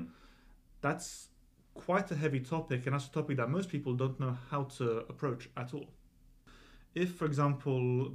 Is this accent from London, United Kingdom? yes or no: yes; Croydon, London, United Kingdom; I'm from Croydon, I don't actually care. I've got the double affliction of being from Croydon and French.